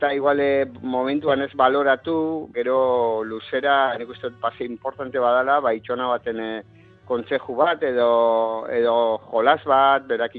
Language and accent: Basque; Bergara, Basque Country, Spain; Bergarako Osanguren baserrian jaio nintzen